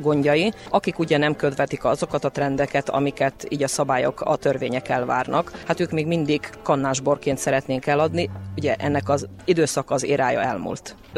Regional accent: Mura, Slovenia; szlovéniai Muravidékről jöttünk

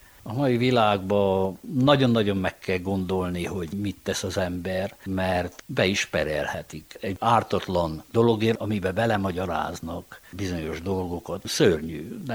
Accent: Păuleni-Ciuc, Harghita, Romania; mivel tulajdonképpen Jásfalváról származom, ott az ősi birtokon egy kicsi házikót építettünk a feleségemmel.

